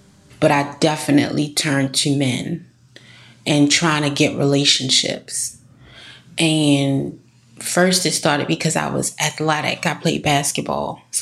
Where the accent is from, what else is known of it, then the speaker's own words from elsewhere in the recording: Baltimore, Maryland, United States; I grew up in Baltimore City.